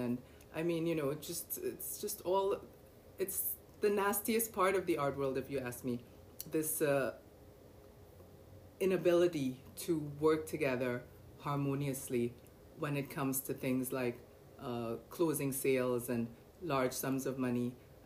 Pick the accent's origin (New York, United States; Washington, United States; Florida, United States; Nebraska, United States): New York, United States; just growing up in America, growing up in New York, where you have to just fight every day